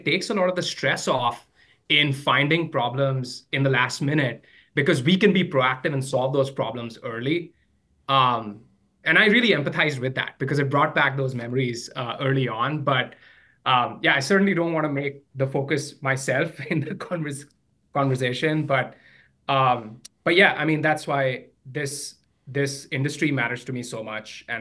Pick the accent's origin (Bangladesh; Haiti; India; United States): India; I grew up in India